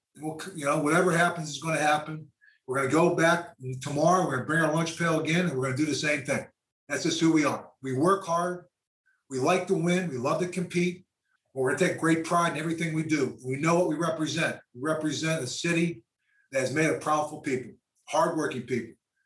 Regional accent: Pennsylvania, United States; So I grew up in Western Pennsylvania. I go back in there to interview.

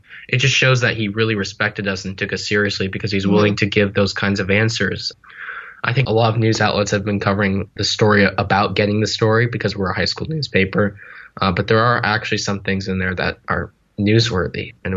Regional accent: Washington, United States; I made sure to include my home state because Jim Mattis is also from Washington, so I knew that would make a connection.

